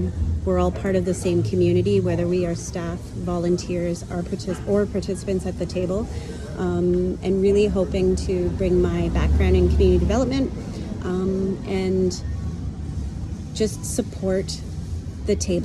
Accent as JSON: {"language": "English", "town": "Perth", "region": "Western Australia", "country": "Australia", "tie": "born or raised there", "said": "So I moved back to Perth 2 years ago with my own son, and Perth happens to be my hometown, and I'm back decades later"}